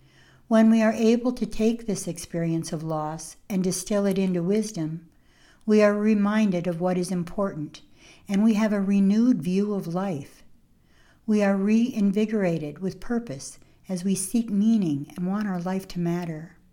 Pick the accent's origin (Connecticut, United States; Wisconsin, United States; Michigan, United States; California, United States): Michigan, United States; Lansing; moved away as an adult; now in Oklahoma, United States; 30 years ago for me, I left my hometown of Lansing. I packed up the three kids into my Ford Taurus station wagon, packed up the kids and our belongings, and moved to Oklahoma.